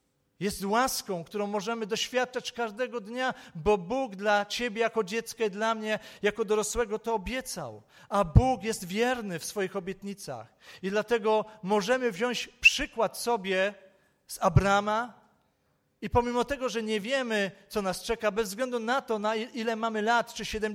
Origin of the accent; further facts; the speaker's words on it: Czechowice-Dziedzice, Silesian Voivodeship, Poland; może w Czechowicach, Dziedzicach, skąd pochodzę.